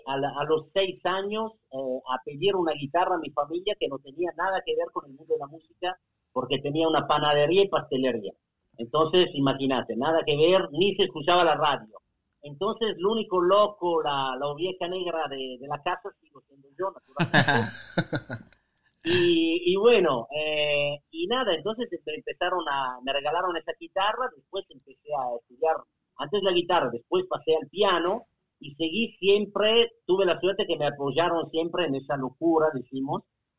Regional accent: Italy; Spanish is a second language; yo soy italiano, nací en Italia y vivo en Italia.

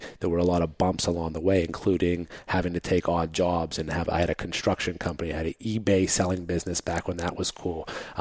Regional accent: Mount Oliver, Pennsylvania, United States; Well, I grew up in Mount Oliver, which is a community right next door where we're at. That was where my mom's apartment was.

